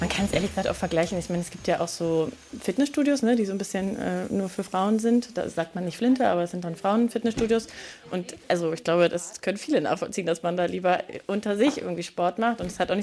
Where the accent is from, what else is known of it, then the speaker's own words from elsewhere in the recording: Neustrelitz, Mecklenburg-Vorpommern, Germany; born there; ich bin 32 Jahre alt und ich bin geboren in Neustrelitz. Dann nach Berlin gegangen